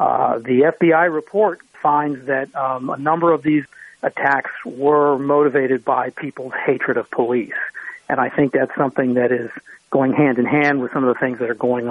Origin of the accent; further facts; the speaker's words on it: Washington, District of Columbia, United States; I grew up in Washington, D.C., and I saw a lot of changes happening in the city and wanted to be part of better change, you know.